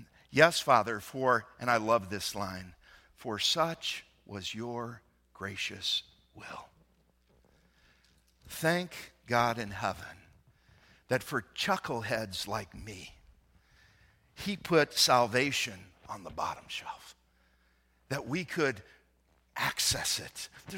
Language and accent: English; the South, United States; now in Lake County, United States; See, I'm from Lake County, the 13th wealthiest county in America. That's where our church is. Not a lot of regular people up there, but I grew up in a redneck town in the South. And despite the fact I buried the accent a few years ago